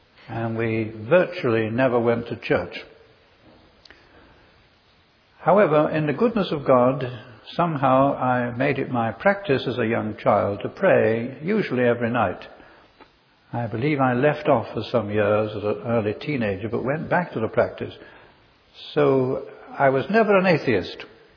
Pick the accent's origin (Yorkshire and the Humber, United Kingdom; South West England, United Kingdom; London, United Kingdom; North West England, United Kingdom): North West England, United Kingdom; born there; I was born in Cheshire, just south of Manchester. As you heard from Mr. Murray, I come from English and Welsh connection. My father's side were Welsh, my parents were English-speaking